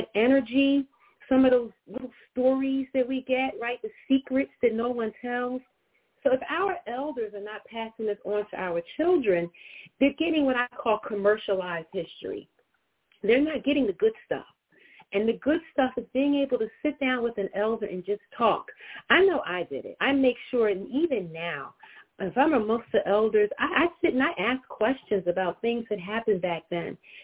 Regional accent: Pennsylvania, United States; So I'm learning the South because I'm a Northern girl. I am. I'm from the North. I'm from Pennsylvania. And I thought that I had done something when I moved to Maryland.

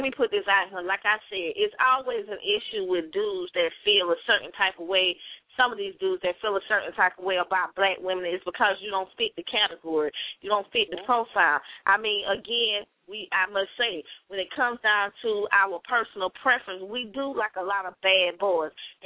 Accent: Miami, Florida, United States; I'm from Miami. I'm black and Puerto Rican. I grew up in a state where we are diverse, very diverse.

